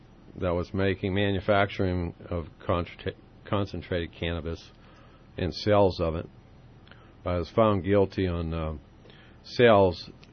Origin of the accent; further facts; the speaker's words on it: Pennsylvania, United States; I'm from Pennsylvania, right? Where you go back in our backyard and go hunting when I was a kid.